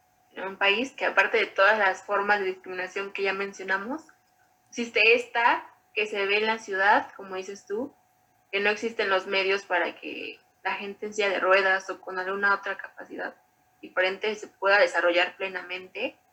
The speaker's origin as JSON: {"language": "Spanish", "country": "Mexico", "said": "no perder esa, lo que nos caracteriza como mexicanos."}